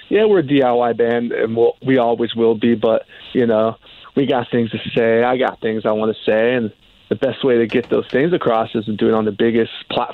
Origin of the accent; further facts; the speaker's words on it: California, United States; moved away as an adult; now in Washington, United States; So moving to D.C., I moved to D.C. when I was like 21. I'm originally from like the L.A. area.